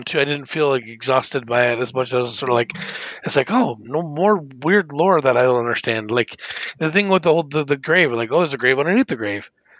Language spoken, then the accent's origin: English; Tempe, Arizona, United States; I grew up born in Tempe.